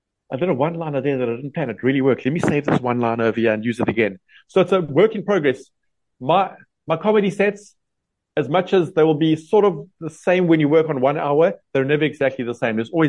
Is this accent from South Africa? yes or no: yes; South Africa